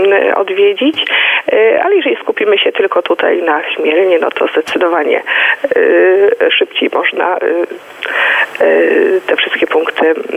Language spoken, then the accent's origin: Polish; Pomeranian Voivodeship, Poland; wielu innych cechach, którymi możemy się jako Kaszubi szczycić